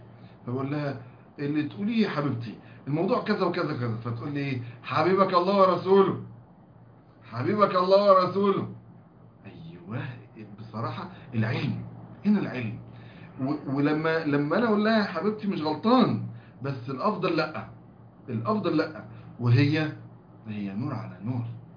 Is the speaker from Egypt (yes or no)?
yes; Egypt; احنا مصريين عندنا غصب عننا في الحب وفي العاطفة